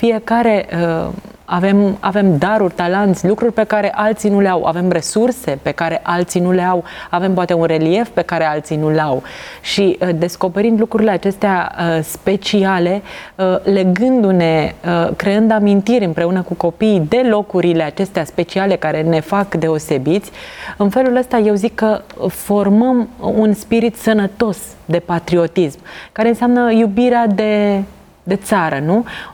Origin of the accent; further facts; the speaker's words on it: Romania; Și lucrul ăsta transmite ceva frumos despre noi ca români.